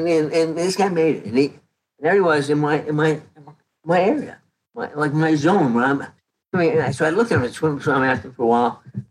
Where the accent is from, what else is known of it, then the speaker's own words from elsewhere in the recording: Canada; now in United States; I came from Canada in 1979.